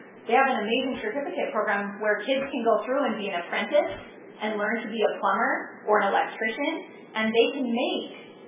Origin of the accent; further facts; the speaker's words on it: Kearns, Utah, United States; I grew up in Kearns